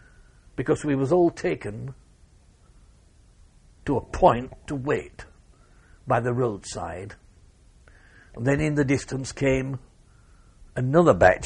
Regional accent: United Kingdom; And I said, I'm a British soldier.

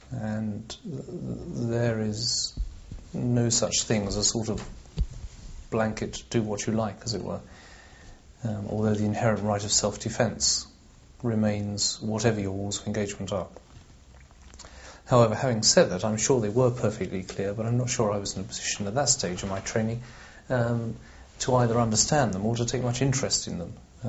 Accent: United Kingdom; As to the rightness of our case, well, being British, we were obviously in the right and we were doing the government's business.

